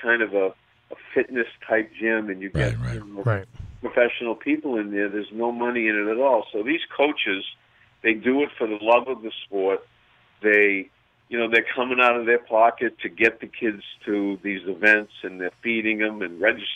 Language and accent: English; Portland, Maine, United States; I'm from Portland, Maine, and I've run 105 shows myself in Portland.